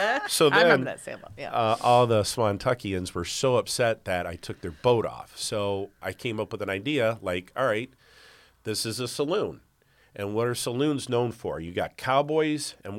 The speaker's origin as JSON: {"language": "English", "town": "Toledo", "region": "Ohio", "country": "United States", "tie": "born or raised there", "lives_now": "Perrysburg, United States", "said": "I moved to Perrysburg from Toledo, which I lived pretty much my whole life."}